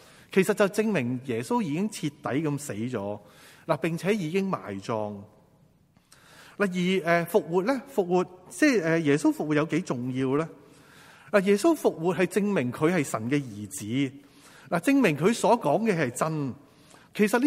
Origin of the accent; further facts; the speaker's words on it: China; 即系我哋中国人都有啲咁嘅讲法系嘛